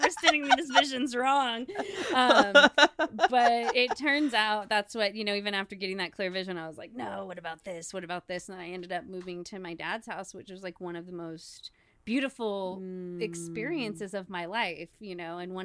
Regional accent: Los Banos, California, United States; I grew up, I was born and raised in Los Banos. My family comes from here. I had been away from Los Banos since I was like 19 years old before, you know, returning in 2020.

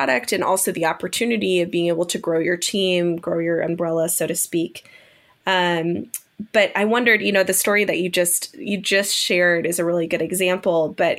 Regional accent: Minnesota, United States; but I'm from Minnesota, and there's a real concern of, you know, okay, well, how are we going to get some good weather for a little while?

